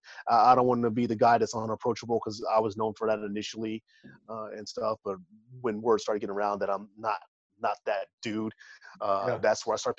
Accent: Texas, United States; I'm a Texan.

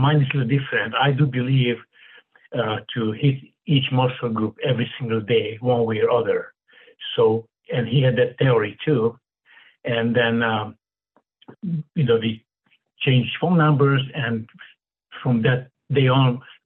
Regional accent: Romania; He said, where are you from? From Romania.

